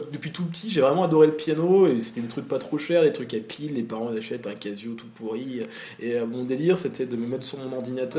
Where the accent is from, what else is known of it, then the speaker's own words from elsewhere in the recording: Faverges, Auvergne-Rhône-Alpes, France; quand je suis arrivé au lycée à Annecy, je suis de Faverges.